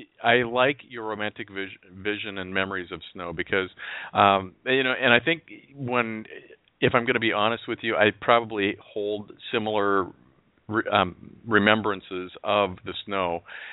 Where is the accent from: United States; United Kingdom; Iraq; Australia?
United States; Oregon; And I grew up in Oregon where it was cloudy and not necessarily rainy all the time, but cloudy a lot.